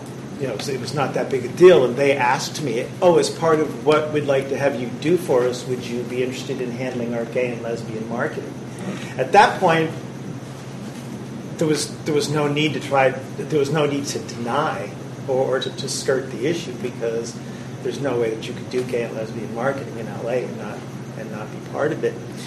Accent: Encinitas, California, United States; I'm from North County, Encinitas.

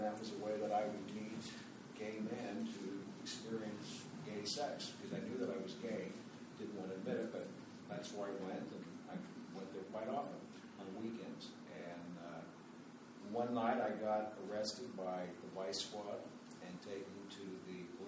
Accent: Kansas, United States; I'm from North County, and like Master Timothy, I came from Kansas.

